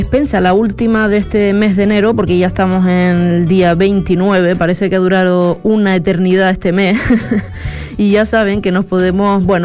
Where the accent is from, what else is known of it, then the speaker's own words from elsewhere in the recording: Lajares, Canary Islands, Spain; nos vamos a mi pueblo, a Las Ares